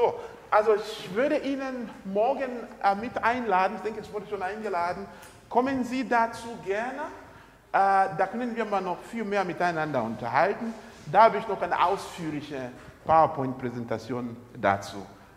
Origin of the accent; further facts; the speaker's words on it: Zambia; now in Germany; Sie hat meine Heimat kennengelernt, meine Familie da vor Ort. Und da hat sie praktisch auch mitgewirkt auf der Farm. Sie ist so geprägt worden, dass sie sagt, was mir Sambia gegeben hat, werde ich nie vergessen.